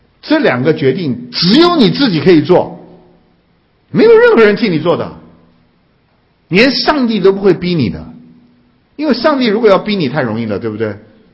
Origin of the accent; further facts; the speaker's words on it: China; 你知道我们中国人呢不太懂得爱，你知道吗？